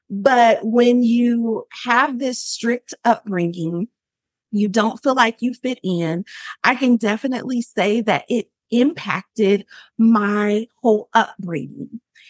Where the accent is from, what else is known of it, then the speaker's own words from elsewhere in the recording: Portland, Oregon, United States; moved away as an adult; And I grew up in Portland, Oregon, and I stayed there until I was about 21 years of age.